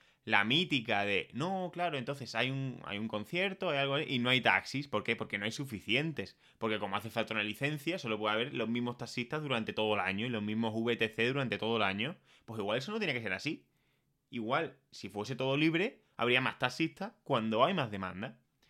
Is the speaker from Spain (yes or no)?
yes; Écija, Andalusia, Spain; now in Madrid, Spain; soy de un pueblo, ¿no? Soy de Écija, y yo cuando circulo por Écija con mi coche, veo, vivo en Madrid